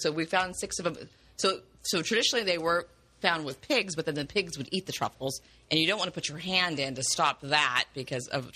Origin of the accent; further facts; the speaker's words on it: Sonoma, California, United States; I said, I'm from Sonoma, California, and everybody there knew Sonoma.